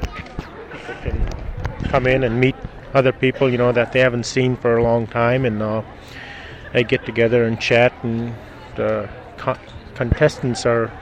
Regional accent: Minto, Alaska, United States; I'm from Minto, Alaska.

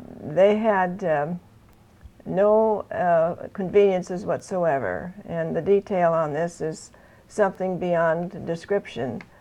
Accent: Fairbanks, Alaska, United States; born there; No, I was born in Fairbanks.

